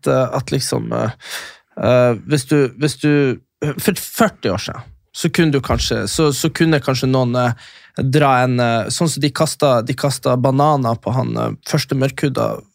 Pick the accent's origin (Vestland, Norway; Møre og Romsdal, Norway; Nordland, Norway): Nordland, Norway; Fauske. Fauske til Narvik, det der jeg er ifra.